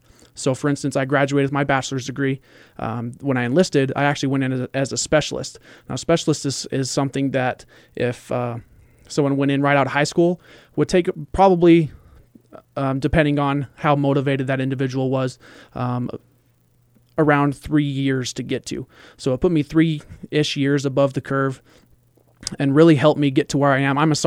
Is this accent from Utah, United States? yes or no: yes; Utah, United States; they found out I'm from Utah